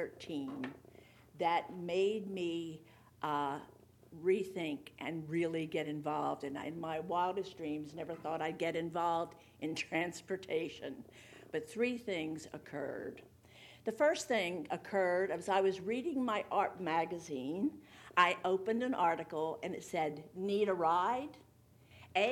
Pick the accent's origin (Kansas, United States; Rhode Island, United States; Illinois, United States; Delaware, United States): Delaware, United States; Dagsboro; I was raised in Dagsboro, Millsboro area.